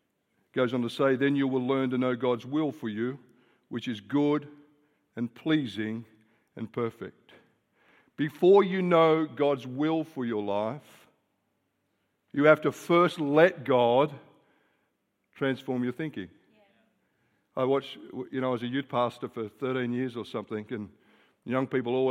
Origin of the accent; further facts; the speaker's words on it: Australia; That's even hard to say as an Australian, let alone as an English person, trust me.